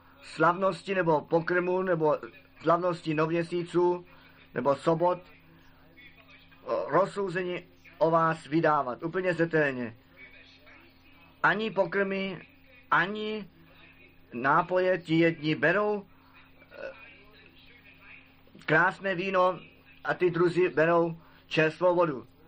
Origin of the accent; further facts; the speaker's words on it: Germany; Czech is a second language; jednoduše jsem řekl, já jsem Němec a přitom to zůstane